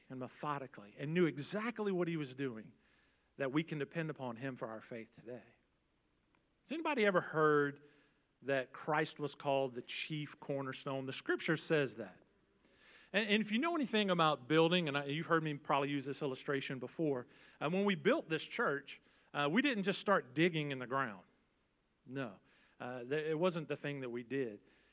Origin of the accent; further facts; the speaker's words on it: Bond, Mississippi, United States; I grew up in Bond because I'm not Cajun. I'm nowhere near that. I am just a good old redneck from Bond Community.